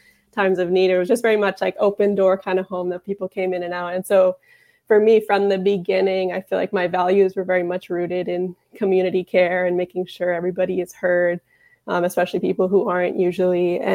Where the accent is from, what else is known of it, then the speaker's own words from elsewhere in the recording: San Fernando Valley, California, United States; I was born in Santa Monica, grew up in the San Fernando Valley.